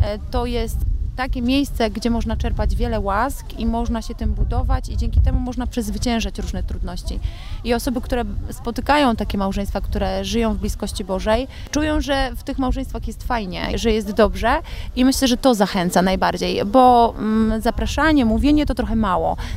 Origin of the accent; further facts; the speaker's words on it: Lubin, Lower Silesian Voivodeship, Poland; Jestem z Lubina, Dolny Śląsk.